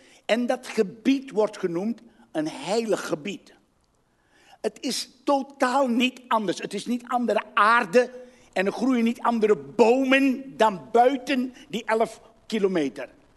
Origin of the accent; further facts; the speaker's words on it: Suriname; now in Netherlands; Ik kwam laatst in Amsterdam, kwam ik vrienden tegen met wie ik vroeger in Suriname, waar ik vandaan kom, heel veel dingen gedaan hebben.